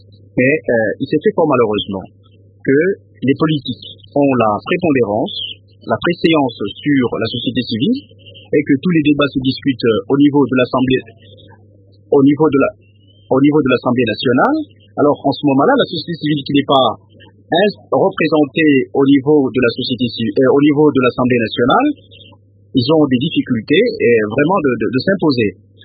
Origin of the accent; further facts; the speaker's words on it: DR Congo; simplement parce que nous sommes Congolais